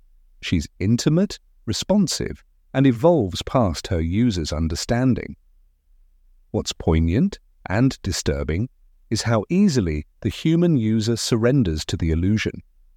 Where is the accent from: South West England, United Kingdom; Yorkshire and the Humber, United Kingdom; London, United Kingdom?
London, United Kingdom; Growing up in London, I was surrounded by voices, raw, loud, unscripted.